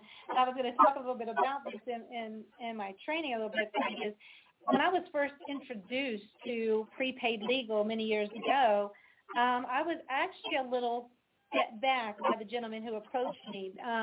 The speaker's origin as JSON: {"language": "English", "region": "Maryland", "country": "United States", "lives_now": "El Paso, United States", "said": "I'm originally from Maryland, joined the Army right out of high school to see the world, and landed in El Paso, Texas, where Eddie and I have made our home for years now."}